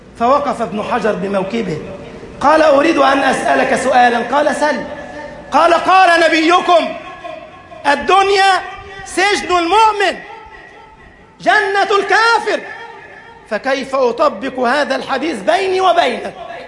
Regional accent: Egypt; كان رئيس القضاء في بلدنا مصر،

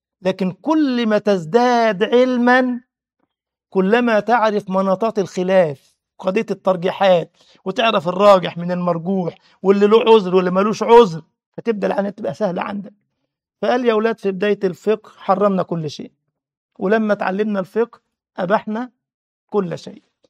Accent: Egypt; ده حتى عندنا في مصر يقول لك النوم سلطان

